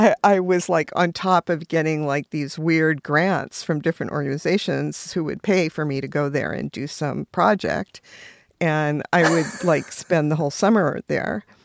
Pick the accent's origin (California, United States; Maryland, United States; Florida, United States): California, United States; Los Angeles; growing up in Los Angeles, even when I did, I mean, you knew about orange trees